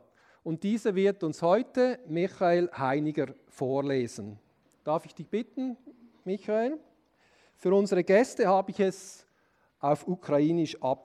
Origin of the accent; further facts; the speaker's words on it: Pratteln, Basel-Landschaft, Switzerland; Ich bin ja in Pratteln aufgewachsen.